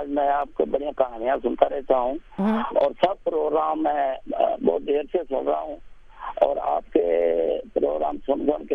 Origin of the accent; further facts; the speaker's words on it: Pakistan; first language Punjabi; Urdu is a second language; سندھی میں بھی ہے میرا, سرحدی میں بھی پنجابی, میری مادری زبان تو پنجابی ہے.